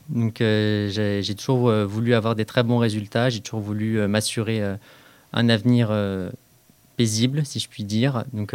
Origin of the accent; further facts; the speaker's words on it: Beaune, Bourgogne-Franche-Comté, France; Alors moi, je suis originaire de Bourgogne et j'ai fait mon lycée au lycée polyvalent Clomère dans la ville de Beaune, en Côte d'Or.